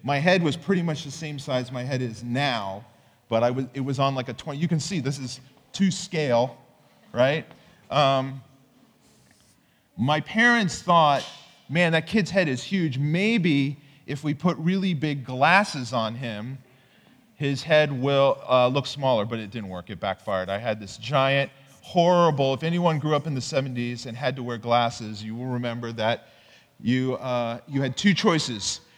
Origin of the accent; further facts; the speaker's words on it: Florida, United States; this is pretty much to scale what I looked like as a kid growing up in Florida.